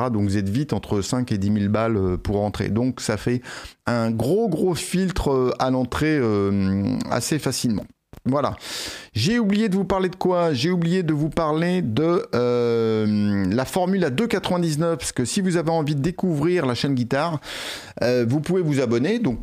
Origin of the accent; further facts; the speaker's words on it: United Kingdom; accent: British; vous pouvez profiter de mon délicieux accent british.